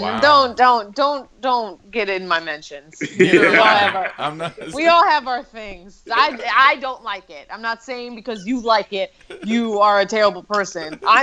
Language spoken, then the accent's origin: English; Evanston, Illinois, United States; As you know, Kolsky, I grew up in Evanston, where Northwestern is. I lived at home with my parents my sophomore year.